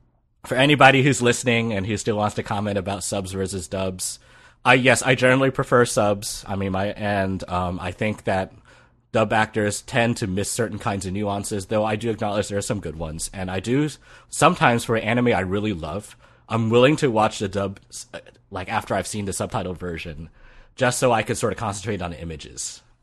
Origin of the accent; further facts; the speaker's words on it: Tennessee, United States; You know, I actually grew up in the South. I spent 10 years in the South.